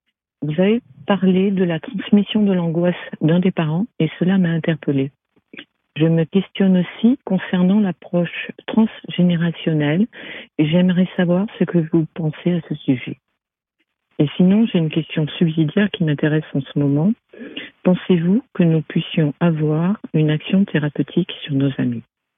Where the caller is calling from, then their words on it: Paris, Île-de-France, France; de Paris et j'ai moi-même été en analyse pendant de nombreuses années